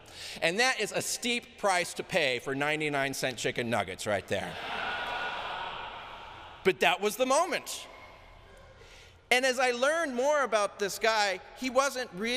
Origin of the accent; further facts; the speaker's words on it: Idaho, United States; And I grew up in southern Idaho